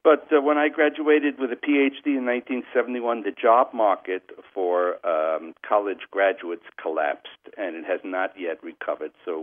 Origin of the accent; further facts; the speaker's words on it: Bronx, New York, United States; And I grew up in the South Bronx in a very kind of like a working class home.